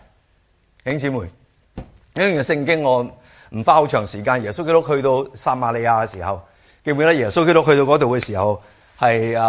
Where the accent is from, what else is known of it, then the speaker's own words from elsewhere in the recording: China; 这个是个问题，我们中国人都一样